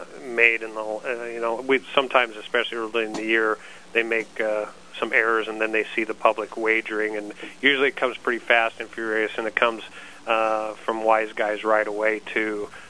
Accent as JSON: {"language": "English", "region": "Nebraska", "country": "United States", "tie": "born or raised there", "said": "it's fun to meet all the people from my home state of Nebraska."}